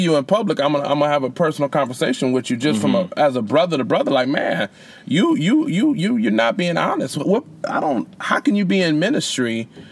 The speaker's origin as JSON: {"language": "English", "town": "Detroit", "region": "Michigan", "country": "United States", "tie": "born or raised there", "said": "just because I was born and raised in Detroit."}